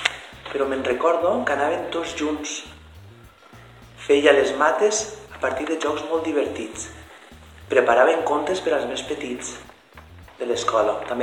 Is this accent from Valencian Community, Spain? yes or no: yes; Gandia, Valencian Community, Spain; born there; Jo vaig néixer a Gandia, que és una ciutat de València.